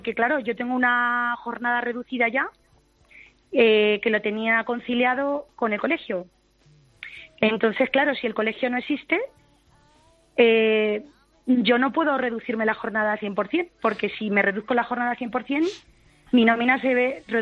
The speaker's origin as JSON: {"language": "Spanish", "town": "Villarrobledo", "region": "Castilla-La Mancha", "country": "Spain", "lives_now": "Albacete, Spain", "said": "Pues yo soy de Villarrobledo, en Albacete. Ajá. Ya llevo 10 años por cuestiones de trabajo viviendo en Albacete."}